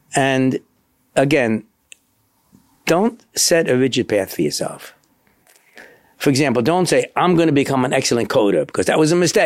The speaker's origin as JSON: {"language": "English", "town": "Manhattan", "region": "New York", "country": "United States", "tie": "born or raised there", "said": "I grew up in Manhattan. Manhattan is a concrete jungle. There's very few trees around."}